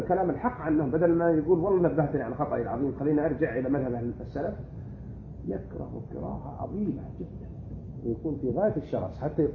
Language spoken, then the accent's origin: Arabic; Saudi Arabia; جماعة طبعا في عندنا في السعودية إخوان